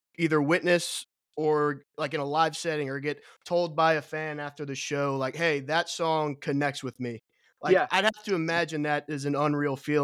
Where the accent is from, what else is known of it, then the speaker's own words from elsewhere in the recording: Cincinnati, Ohio, United States; so when I'm from Cincinnati area.